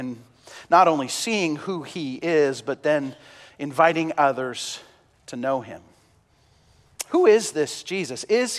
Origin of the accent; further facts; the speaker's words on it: Canada; I will say because I'm sad as a Canadian.